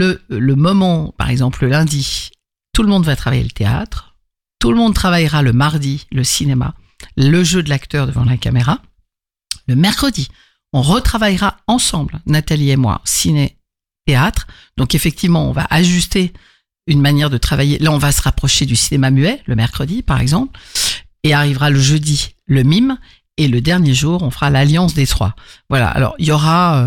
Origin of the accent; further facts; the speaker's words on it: Île-de-France, France; je viens de l'Île-de-France, mais maintenant, je suis à moitié à Vresse